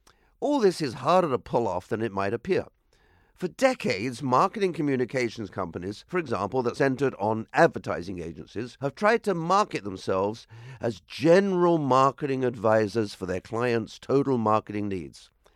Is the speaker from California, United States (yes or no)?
no; Boston, Massachusetts, United States; the best plumber in Boston, my hometown, was their company